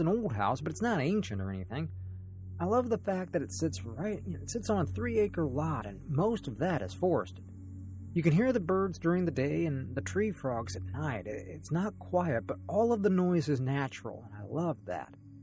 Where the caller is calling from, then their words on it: Kentucky, United States; I'm calling from Southern Kentucky.